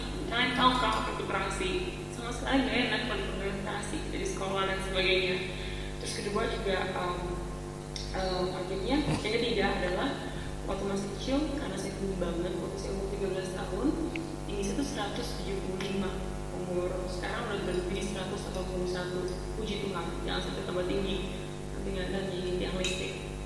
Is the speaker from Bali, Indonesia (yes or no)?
yes; Bali, Indonesia; Saya dibesarkan di Bali, dan lucunya waktu saya masih kecil tuh saya mengalami ya, menyenangkan masa kecil, cukup menyenangkan karena tinggal di pantai